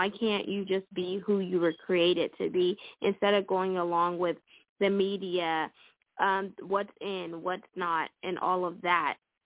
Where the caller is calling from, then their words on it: Houston, Texas, United States; I'm calling from Houston, Texas.